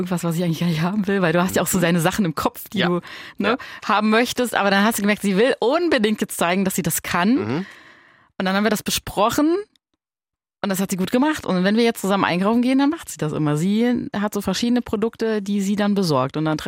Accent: Saarland, Germany; bei uns im Saarland

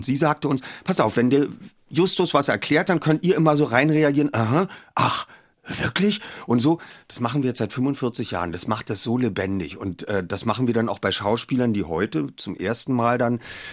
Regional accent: Berlin, Germany

